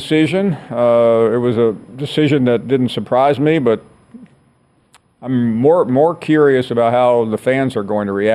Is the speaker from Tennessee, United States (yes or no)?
yes; Memphis, Tennessee, United States; born there; I was born in Memphis, Tennessee at Baptist Memorial Hospital.